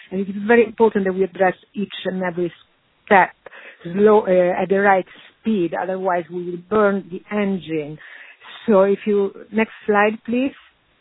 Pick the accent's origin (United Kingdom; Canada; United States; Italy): Italy; accent: Italian; English is a second language; I hope people can cope with my Italian accent.